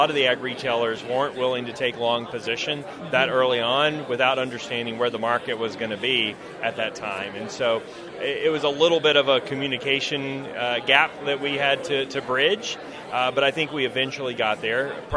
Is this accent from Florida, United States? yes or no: no; Glen Rose, Texas, United States; Yeah, so I'm from Texas. I grew up in a small rural Texas town called Glen Rose. My dad was an ag teacher there